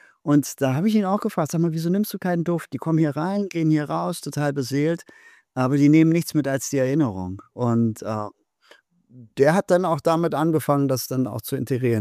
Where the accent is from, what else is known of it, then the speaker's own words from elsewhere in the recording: Berlin, Germany; ich komme ursprünglich aus Berlin